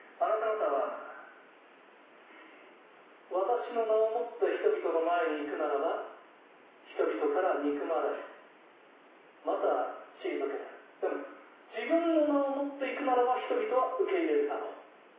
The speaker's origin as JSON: {"language": "Japanese", "region": "Tohoku", "country": "Japan", "said": "でも地元の人とですねやり取りしたら出てくるんです本当に、まあ、本当に皆さん聞いたことがないような言葉を私は語ります。"}